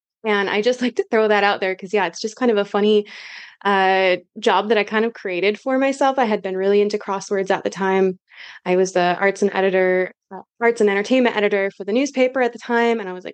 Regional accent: Michigan, United States; I'm originally from Michigan.

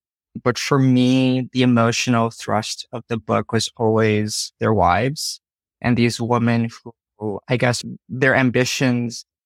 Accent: New York, United States; I grew up in New York, so I went to Alabama for graduate school.

